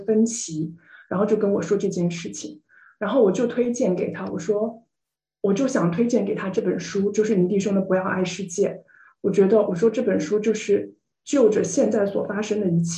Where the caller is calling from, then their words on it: Seattle, Washington, United States; 我是西雅图的